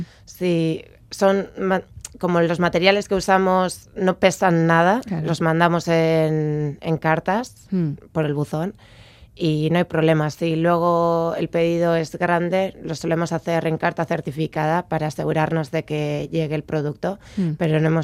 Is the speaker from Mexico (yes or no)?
no; Abadiño, Basque Country, Spain; yo soy de Abadiño